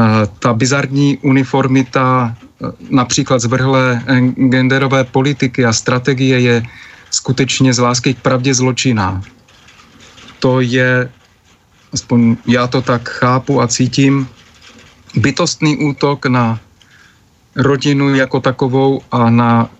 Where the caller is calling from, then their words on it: Moravia, Czechia; krásný podvečer přeji z Moravy a všem přátelům i posluchačům